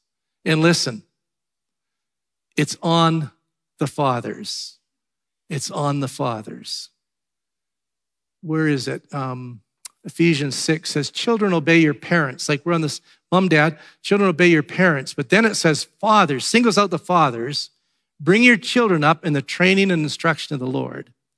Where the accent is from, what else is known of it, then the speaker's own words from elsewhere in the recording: Vancouver, British Columbia, Canada; we grew up in Vancouver